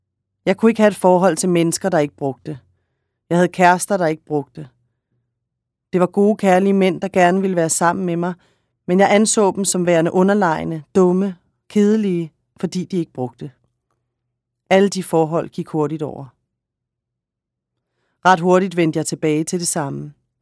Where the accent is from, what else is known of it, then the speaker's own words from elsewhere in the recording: Mexico; also born or lived in Chile; now in Denmark; Mine bedsteforældre forlod Polen og tog til Chile som flygtninge under 2. verdenskrig. Jeg er født i Chile det år, der var militærkup, og min mor søgte politisk asyl i Mexico, hvor jeg voksede op.